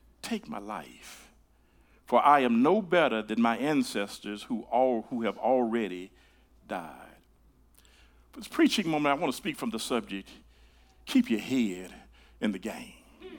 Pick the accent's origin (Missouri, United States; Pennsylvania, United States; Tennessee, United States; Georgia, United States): Tennessee, United States; Now I'm from Tennessee, but I thought I was in Mississippi at the time